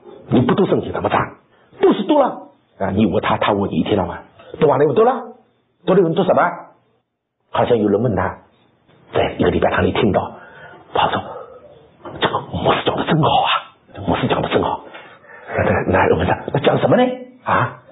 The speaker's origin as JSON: {"language": "Chinese", "country": "China", "said": "我们中国人聪明，但不肯用功。"}